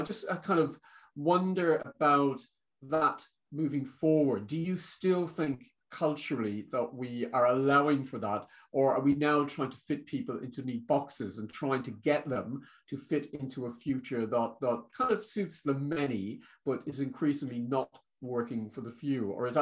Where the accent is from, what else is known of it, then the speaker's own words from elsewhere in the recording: Ireland; if I think about, you know, being Irish, for example, gay, vegetarian, and atheist